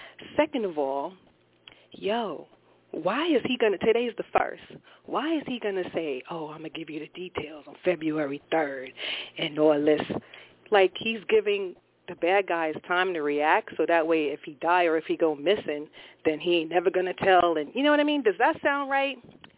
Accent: Brooklyn, New York, United States; I'm from Brooklyn, too, so.

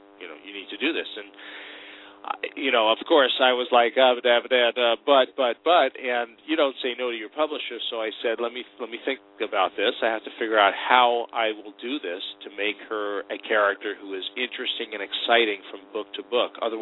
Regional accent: East Coast, United States; now in West Coast, United States; From the East Coast, and you know

